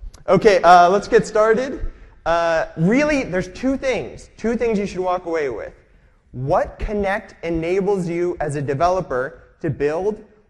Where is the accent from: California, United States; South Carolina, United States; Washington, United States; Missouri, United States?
Washington, United States; Redmond; I am from Redmond.